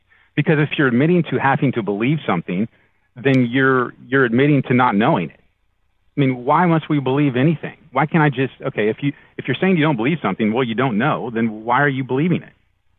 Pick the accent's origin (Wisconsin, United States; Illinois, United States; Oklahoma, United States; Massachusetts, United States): Oklahoma, United States; Tulsa; And growing up in Tulsa